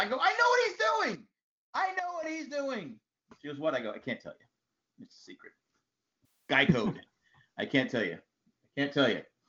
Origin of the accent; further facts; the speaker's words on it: Australia; I'm in the party. I'm an Aussie.